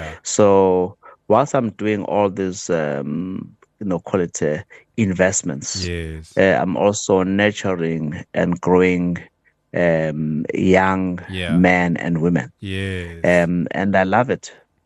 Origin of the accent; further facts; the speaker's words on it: South Africa; In as much as I'm a South African bull, I believe in the future of South Africa.